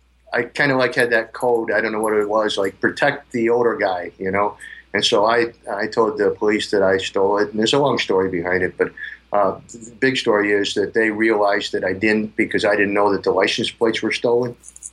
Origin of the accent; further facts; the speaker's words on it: Fremont, Ohio, United States; now in Tampa Bay area, United States; I grew up in Fremont, Ohio, a little town kind of, I guess, close to Sandusky, Ohio, or near Toledo, somewhere in there, on a kind of a farm. We lived right next to a dairy farm.